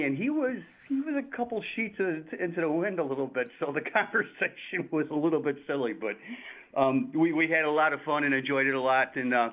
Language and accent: English; Buffalo, New York, United States; I'm from Buffalo. I was at Game 6.